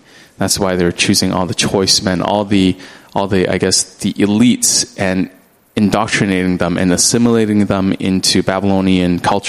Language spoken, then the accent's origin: English; Canada; now in Hong Kong; Not that I was forcibly removed, or my family was forcibly removed from Hong Kong, but me growing up in Canada, I propagate mostly Western culture and Western values. And so coming to Hong Kong is kind of re-assimilating me back into Chinese culture.